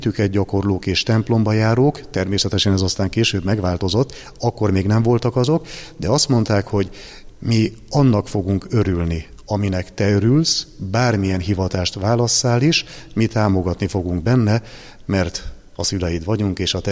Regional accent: Balassagyarmat, Nógrád, Hungary; abból a városból, ahonnan származom, Balassagyarmatról

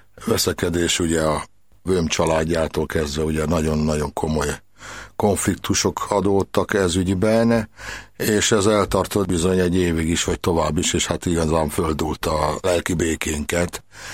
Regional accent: Jászladány, Jász-Nagykun-Szolnok, Hungary; Én ugye 56-ban születtem a forradalom idején, október 6-ában, amikor édesapám katona volt, és a nagyszüleimnél laktunk Jászladányon a mama.

